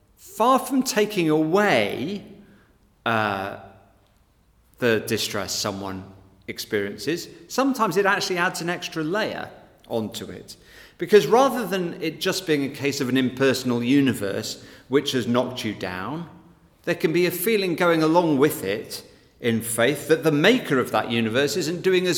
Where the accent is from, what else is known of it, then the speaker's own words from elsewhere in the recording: England, United Kingdom; I'm British. And not just British, but middle-class English.